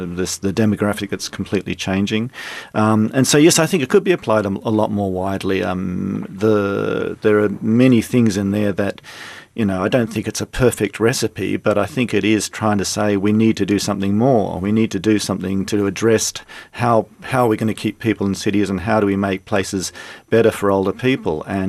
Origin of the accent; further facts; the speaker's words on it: Sydney, New South Wales, Australia; I'm actually from Sydney